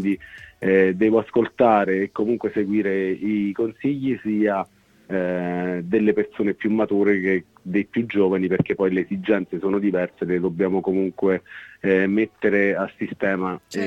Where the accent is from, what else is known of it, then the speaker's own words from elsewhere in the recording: San Demetrio, Abruzzo, Italy; io sono nato all'Aquila, che è a 18 chilometri, perché sono diciamo l'ospedale dove più vicino è l'Aquila. Mm-hmm. Chiaramente poi dalla settimana dopo sono sempre vissuto